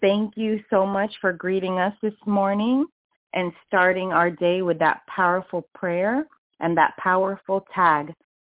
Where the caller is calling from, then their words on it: Miami, Florida, United States; today I'm calling from Miami, Florida